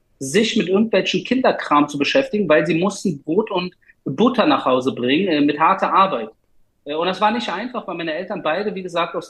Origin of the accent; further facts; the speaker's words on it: Berlin, Germany; Das heißt, ich bin sowohl Deutscher als auch Berliner, als auch Spandauer und Weddinger und Perser und Jude und Israeli.